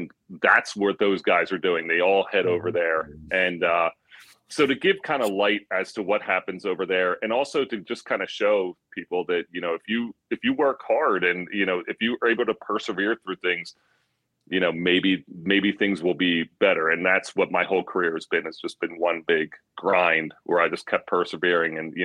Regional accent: Philadelphia, Pennsylvania, United States; And I, growing up in Philly, I kind of was better off because I could understand it a little more.

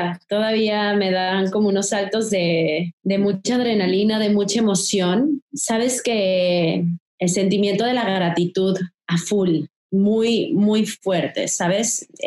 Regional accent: Mexico; esto tan bonito que tenemos como mexicanos y de la cotidianidad también del ser mexicano

